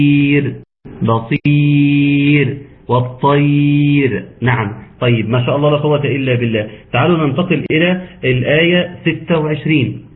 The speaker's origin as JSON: {"language": "Arabic", "country": "Egypt", "said": "طب احنا ينفع عندنا في مصر نلاقي كده كتير"}